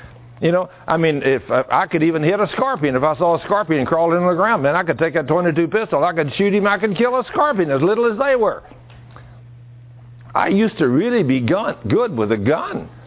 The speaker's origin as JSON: {"language": "English", "region": "Texas", "country": "United States", "tie": "born or raised there", "said": "I was raised here in Texas, and there is scorpions here, and I have seen some fairly good-sized ones."}